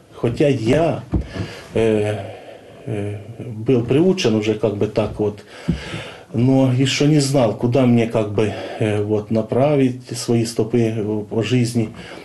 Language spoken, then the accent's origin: Russian; Ukraine; born there; Родился я сейчас уже как бы наша заграница, это Украина